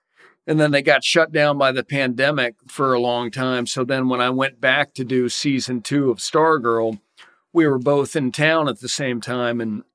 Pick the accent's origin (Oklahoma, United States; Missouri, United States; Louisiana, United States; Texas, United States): Texas, United States; Dallas; it was really a big part of growing up in Dallas in the 70s was being a Cowboys fan.